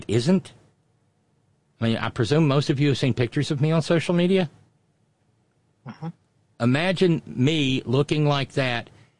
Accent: Alabama, United States; born there; I was born in Alabama.

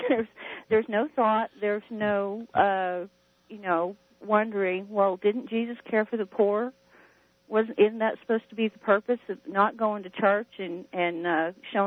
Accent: Oklahoma, United States; I spent my formative years of my adolescence in a small town in Oklahoma.

